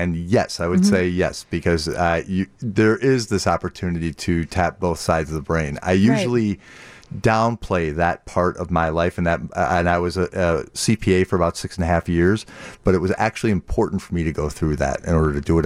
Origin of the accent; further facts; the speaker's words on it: Park Ridge, Illinois, United States; So I grew up in Park Ridge, Northwest Side.